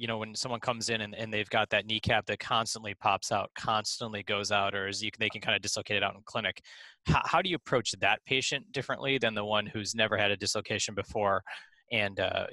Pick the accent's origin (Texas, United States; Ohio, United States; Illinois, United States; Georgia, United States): Illinois, United States; Chicago; The Midwest, even though I'm from Chicago, there's only Chicago.